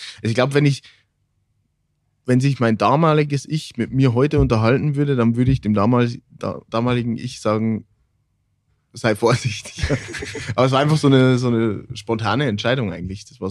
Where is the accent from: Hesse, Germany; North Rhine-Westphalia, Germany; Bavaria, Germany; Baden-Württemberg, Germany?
Bavaria, Germany; Regen; Genau, und ich komme aus Regen. Und dann sind wir für Wochenende einfach nach Regen gefahren